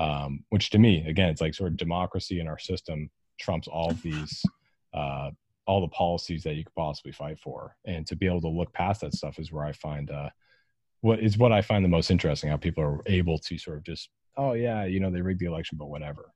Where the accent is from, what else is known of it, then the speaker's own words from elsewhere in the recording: Massachusetts, United States; born there; I was born in Massachusetts, sort of like a liberal bubble over there. Everyone is very liberal and in like a America loving way.